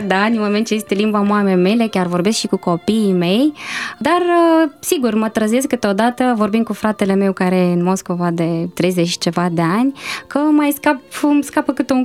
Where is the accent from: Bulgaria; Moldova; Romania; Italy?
Moldova; Chișinău; born there; m-am născut în Chișinău, în fosta URSS